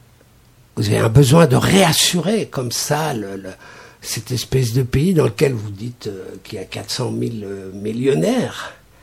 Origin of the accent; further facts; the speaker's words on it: Belgium; je suis belge